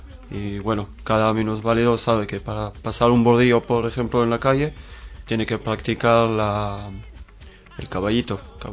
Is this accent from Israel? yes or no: yes; Beersheba, Southern District, Israel; Spanish is a second language; moved away as an adult; now in Madrid, Spain; Soy de Beersheba, Beersheba, Israel, del sur, por ahí. Llegué hace 4 años, en el 2001. Llegué aquí a España, bueno, a Madrid, para estudiar diseño industrial. Y de entonces estoy aquí, en Madrid